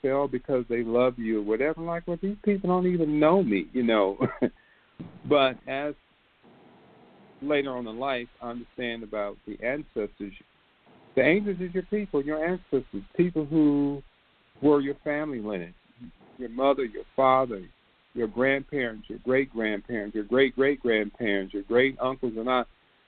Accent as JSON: {"language": "English", "town": "Detroit", "region": "Michigan", "country": "United States", "tie": "born or raised there", "said": "I grew up in Detroit, Michigan, and I went into the Detroit Institute of Art Museum, I believe, and I was in nursery school."}